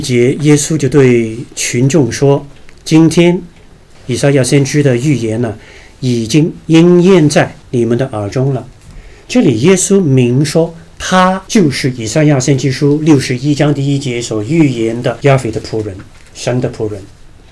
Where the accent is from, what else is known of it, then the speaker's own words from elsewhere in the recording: China; 这一点呢，我们作为中国人读圣经必须明白犹太人的传统的语法，不要误解。